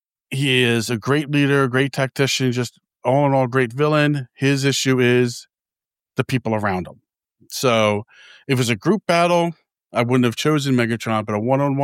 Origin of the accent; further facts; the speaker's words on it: Philadelphia, Pennsylvania, United States; now in Salem, United States; I am from Philadelphia originally and live in Salem now and nowhere near the Midwest.